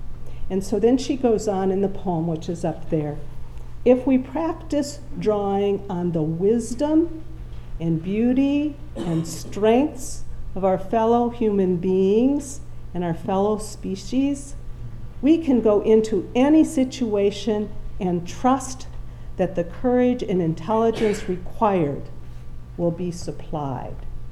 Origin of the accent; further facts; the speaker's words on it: Madison, Wisconsin, United States; also born or lived in Tulsa, Oklahoma; I grew up in Madison, the East Side, and then I went away to become a Dominican, and I got to see the world in a way. Spent a lot of the world in Tulsa, Oklahoma